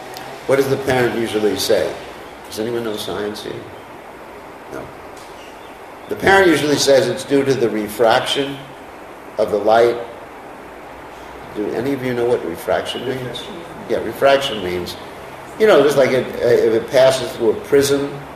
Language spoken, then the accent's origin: English; United States; why do I speak English? Because I was brought up in America.